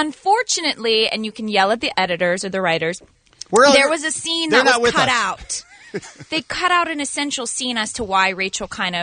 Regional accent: Afghanistan; I am from Afghanistan.

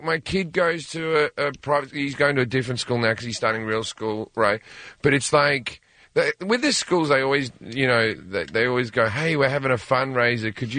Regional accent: Australia; accent: Australian; No, it's my accent.

